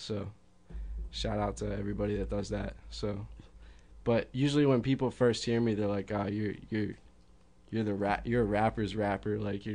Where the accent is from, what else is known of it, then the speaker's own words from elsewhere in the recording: Lancaster, Pennsylvania, United States; Yeah, but I mean, I grew up in Lancaster City and around it, so family's always been there.